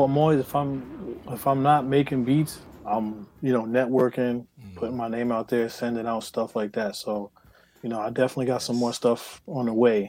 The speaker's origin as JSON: {"language": "English", "town": "Harlem", "region": "New York", "country": "United States", "also_born_or_lived": "Central Florida / Pennsylvania", "said": "I'm originally from Harlem. I lived there for like 12 years, then I moved down south. I lived in Central Florida for a little bit, Kissimmee, Orlando area."}